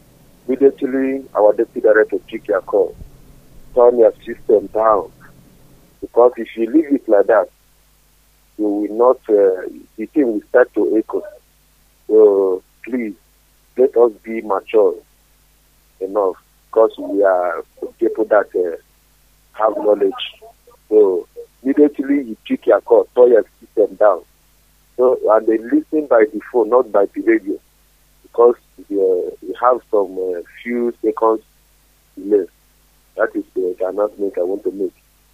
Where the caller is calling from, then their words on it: Obosi, Anambra, Nigeria; I'm a regular caller. I'm calling from Obosi, Anambra.